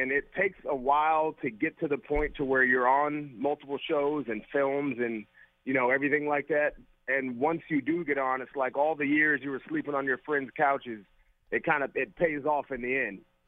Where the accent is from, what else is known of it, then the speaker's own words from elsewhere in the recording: San Francisco, California, United States; I like the Raiders, but I grew up behind Candlestick.